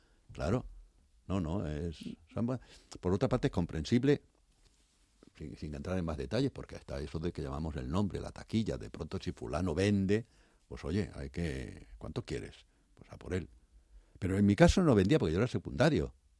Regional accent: Morocco; moved away as an adult; porque yo nací y viví en Marruecos durante 20 años

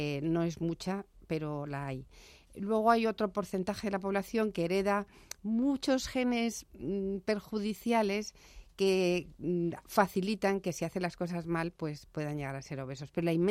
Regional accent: Alicante, Valencian Community, Spain; como yo soy alicantina

